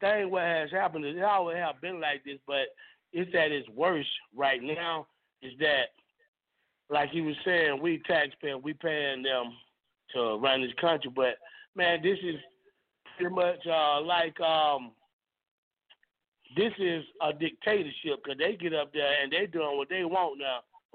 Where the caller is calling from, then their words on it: Jonesboro, United States; from Jonesboro.